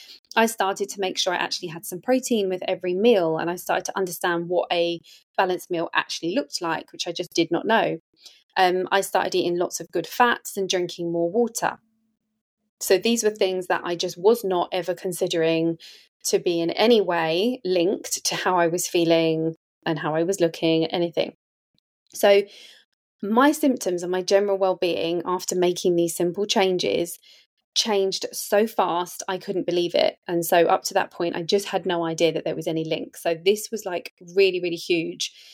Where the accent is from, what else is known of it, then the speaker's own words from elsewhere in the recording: Wembley, London, United Kingdom; So I'm from Wembley in Northwest London, and I'm born to an Irish mum and an Italian dad. And I currently live in Southwest London with my long-term partner, Mark. I've been here for about 12 years now.